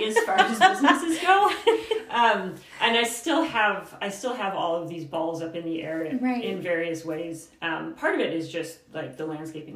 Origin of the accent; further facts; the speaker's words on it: Oklahoma, United States; born there; also born or lived in California / Germany / Oregon; now in Moscow, United States; my dad was in the Army, so I was born in Oklahoma, and I don't remember any of that. then we moved to California, moved to Germany, and then my dad got out of the Army, and we moved to Oregon.